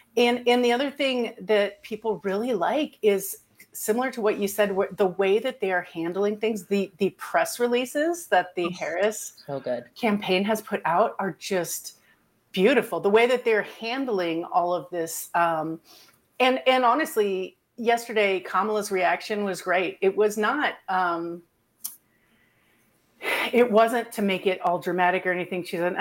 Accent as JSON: {"language": "English", "region": "Iowa", "country": "United States", "tie": "born or raised there", "moved": "as an adult", "said": "I was actually born in Iowa. I was raised in Iowa. And it makes me so sad to see that in my former home state. I've been here for almost 20 years"}